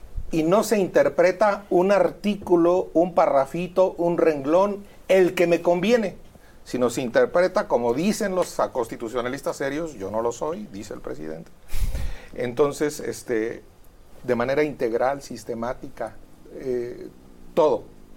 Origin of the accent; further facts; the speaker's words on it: Michoacán, Mexico; aguantadores sí somos los michoacanos, presidente.